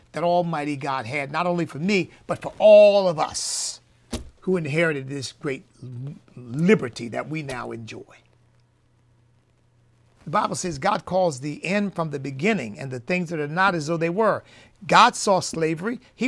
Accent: United States; Not for me as an American of African ancestry, but it's happening now.

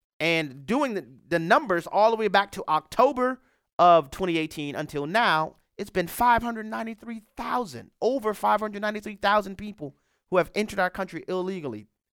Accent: Louisiana, United States; You know, it's only about 3.5 to 4 million people in my home state of Louisiana.

